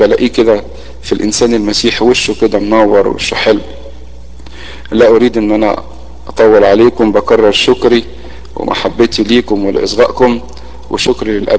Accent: Egypt; كلكم جايين من مصر، وكلنا خميره حلوه نشأت في مصر

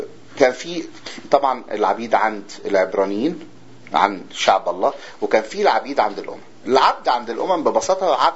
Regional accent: Egypt; ولغايه النهارده يعني الفلاحين عندنا في مصر

